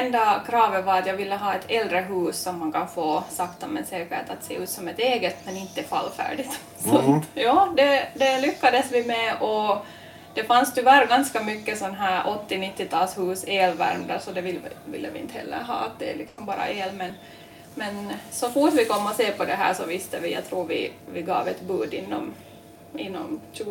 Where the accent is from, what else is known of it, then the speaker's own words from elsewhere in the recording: Porvoo, Uusimaa, Finland; also born or lived in Helsinki; now in Karis, Finland; som finlandssvensk så ville jag ändå vara på ett område där svenskan finns kvar. Och jag är själv från Borgå